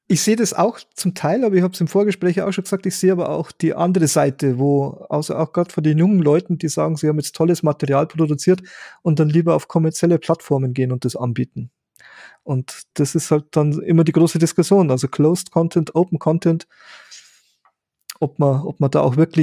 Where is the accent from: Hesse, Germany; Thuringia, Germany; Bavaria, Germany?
Bavaria, Germany; ich komme aus Bayern, ihr aus Baden-Württemberg